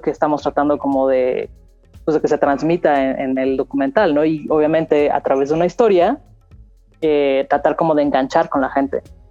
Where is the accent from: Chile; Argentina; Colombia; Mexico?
Mexico; Chalcatzingo, Morelos; este es Chalcatzingo, ¿no? Y este es de donde yo vengo.